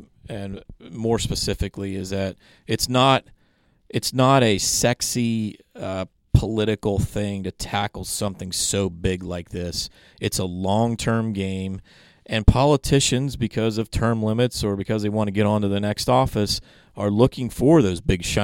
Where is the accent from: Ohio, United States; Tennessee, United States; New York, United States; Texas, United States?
Ohio, United States; I grew up in the Appalachian area of Ohio in a very poor county.